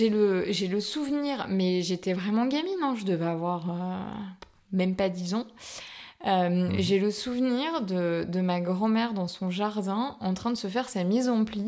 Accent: Hauts-de-France, France; Mon pédigré, le basique, je suis ch'ti.

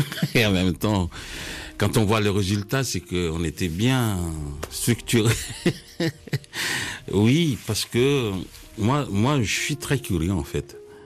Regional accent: Madagascar; first language Malagasy; French is a second language; c'est malgache. Déjà, c'est ma langue natale. Bon, le français aussi

